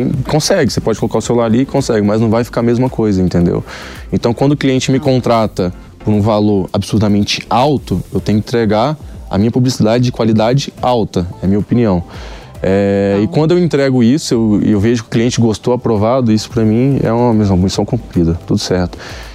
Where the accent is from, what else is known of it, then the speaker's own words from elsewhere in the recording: Goiânia, Goiás, Brazil; now in São Paulo, Brazil; Eu era anônimo, saí de Goiânia, tive que mudar para São Paulo justamente por esses motivos, entendeu?